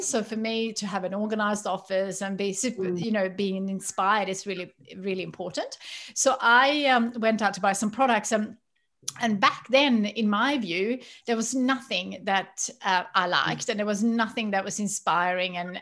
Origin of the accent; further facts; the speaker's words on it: Sweden; English is a second language; And also, I guess I grew up in Sweden. I was used to have a lot of products that didn't exist here back then.